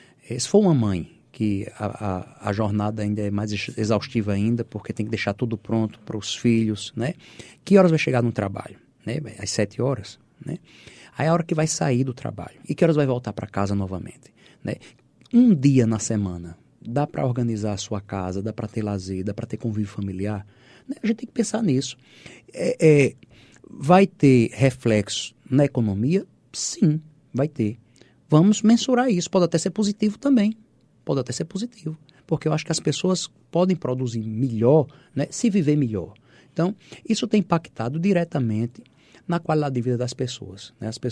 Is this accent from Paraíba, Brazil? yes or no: yes; Guarabira, Paraíba, Brazil; Vim do interior da Paraíba.